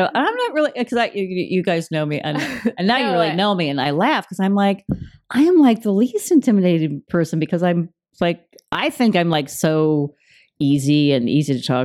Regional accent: Omaha, Nebraska, United States; moved away as an adult; I grew up in Omaha, Nebraska.

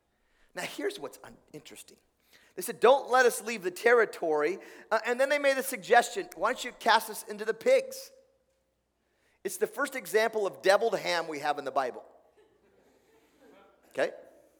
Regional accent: Tillamook, Oregon, United States; I grew up in Oregon. The theme of my town was cheese, trees, and ocean breeze, Tillamook, Oregon, okay?

